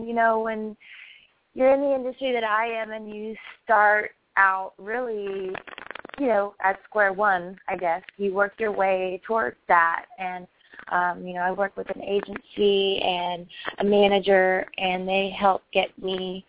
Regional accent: Paris, Texas, United States; Yes. I'm from Paris, Texas.

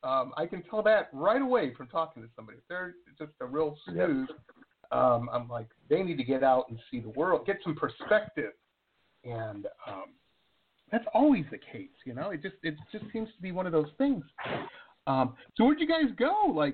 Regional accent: Detroit, Michigan, United States; and I grew up in Metro Detroit, and I remember it kind of came through the pipeline.

